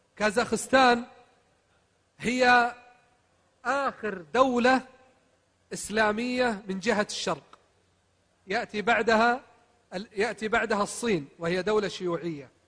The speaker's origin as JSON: {"language": "Arabic", "town": "Mecca", "region": "Makkah Province", "country": "Saudi Arabia", "said": "قال من أين؟ قلت أنا من مكة."}